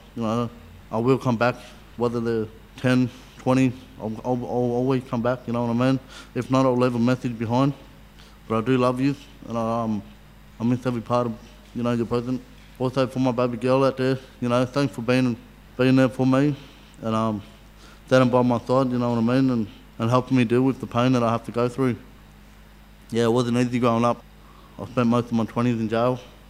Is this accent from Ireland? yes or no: no; Shepparton, Victoria, Australia; also born or lived in Mildura; So I was born in Mildura, but I was moved around a lot, you know what I mean? And I ended up moving to Shepparton as a young kid.